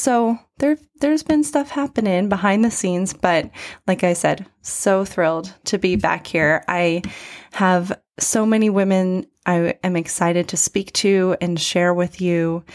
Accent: United States; now in London, United Kingdom; I'm an American currently based in London

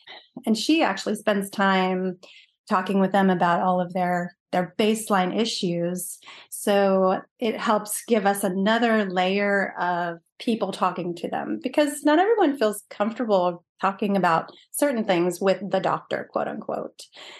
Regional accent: Chico, California, United States; When I started my own practice in Chico, California, which is my hometown, it was terrible.

